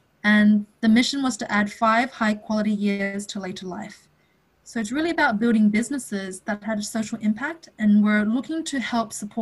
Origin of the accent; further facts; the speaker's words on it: Australia; So I was born in Australia, but I was very lucky to grow up around great Chinese influences. We have a lot of extended family here too.